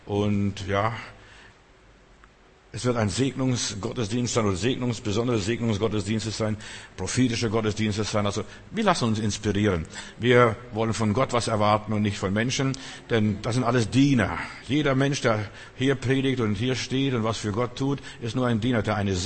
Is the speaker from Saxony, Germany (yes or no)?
no; Bavaria, Germany; ich bin in Bayern groß geworden zum Teil